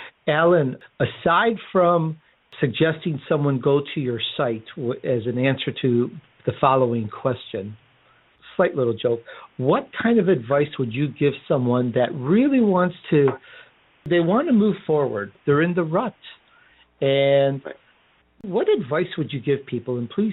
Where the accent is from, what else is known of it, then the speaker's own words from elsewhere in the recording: Chicago, Illinois, United States; and I grew up in Chicago